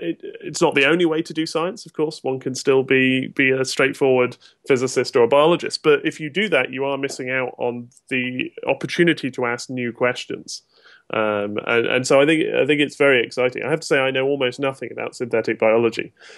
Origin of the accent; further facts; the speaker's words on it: South West England, United Kingdom; now in Oxford, United Kingdom; I grew up in Devon, which is full of good folk music, and I now live in Oxford